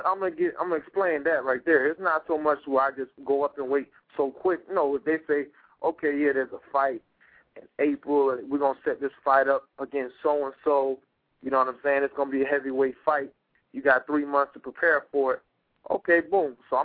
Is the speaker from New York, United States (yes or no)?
no; Florida, United States; now in Georgia, United States; right now I'm off in Georgia, man. I own 2 gyms in Georgia, you know what I'm saying? But originally I'm from Florida.